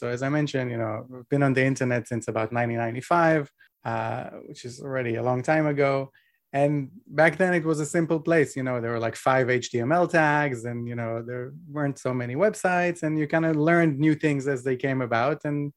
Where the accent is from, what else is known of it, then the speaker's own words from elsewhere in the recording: Israel; So I grew up in Israel, which is a very kind of safe place for children and also has very nice weather.